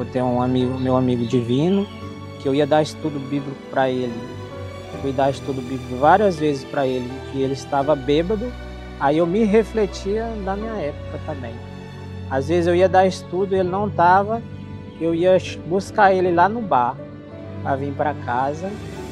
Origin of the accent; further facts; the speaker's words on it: Maranhão, Brazil; now in Palmas, Brazil; eu sou do Maranhão e moro aqui em Palmas, Tocantins, desde 2001.